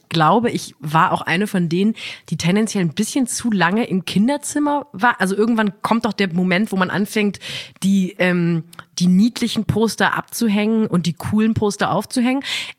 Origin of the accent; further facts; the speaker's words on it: Ettenheim-Münchweier, Baden-Württemberg, Germany; ich bin auch in Ettenheim-Münchweier groß geworden. Das heißt, ich bin nicht mehr in der Stadt groß geworden, sondern ich musste dann nochmal 3 Kilometer Feldweg fahren, um zum ersten Supermarkt zu kommen.